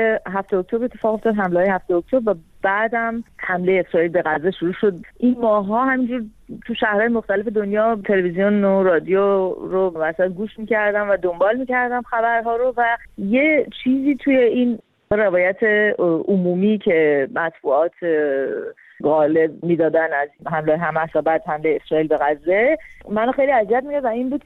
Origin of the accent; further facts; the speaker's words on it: Iran; moved away; من اینو یه بار زندگی کردم به عنوان ایرانی